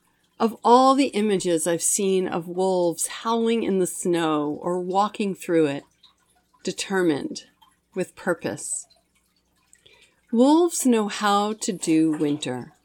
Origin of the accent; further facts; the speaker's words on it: New York, United States; Meanwhile, in my home state of New York, wolves were eradicated by hunters in the late 1800s